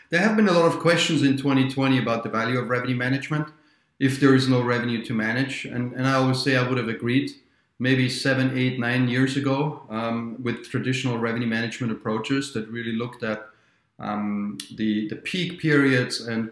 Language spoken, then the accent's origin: English; Austria; now in Minnesota, United States; I'm from near Munich, not in Munich, near Munich, and I'm ending up in Minnesota.